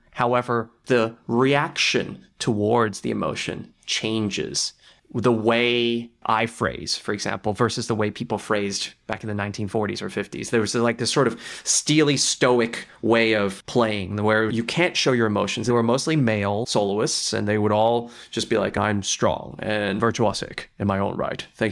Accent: Brisbane, Queensland, Australia; also born or lived in Taiwan; I was born in Taiwan. My parents and I moved to Australia, to Brisbane. As a first-gen immigrant

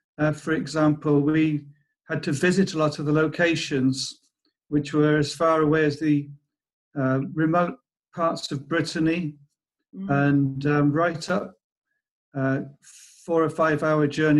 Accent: Pembroke, Wales, United Kingdom; you've already said that I was originally from Pembroke.

